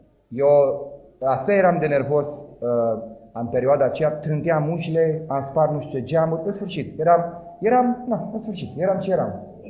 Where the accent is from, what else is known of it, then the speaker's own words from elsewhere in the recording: Moldavia, Romania; Eu am învățat cu mănăstirile, vin din Moldova.